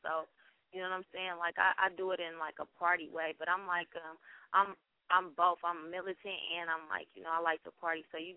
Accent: Oakland, California, United States; Okay, well, I'm from the West Coast. I'm from Oakland, California. That's Northern California. That we call it the Bay Area.

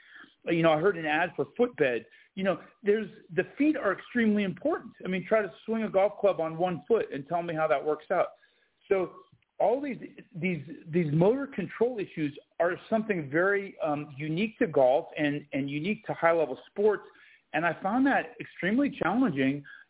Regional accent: Colorado, United States; And what happens when you do that, and growing up in Colorado trying to be a mogul ski racer, your body starts to break down.

